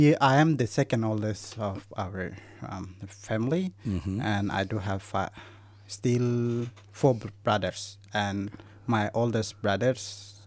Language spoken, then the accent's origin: English; Wamena, Highland Papua, Indonesia; born there; English is a second language; moved away as an adult; I was born in Wamena. Well, most people call Balim Valley. It's located in Highland Province.